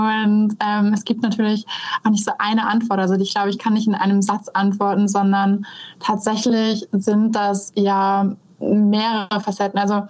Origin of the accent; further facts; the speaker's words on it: North Sea coast, Germany; ich bin an der Nordsee aufgewachsen